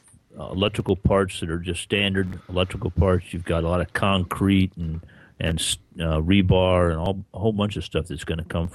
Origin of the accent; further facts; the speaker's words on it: Florida, United States; Yeah, but I grew up in Florida.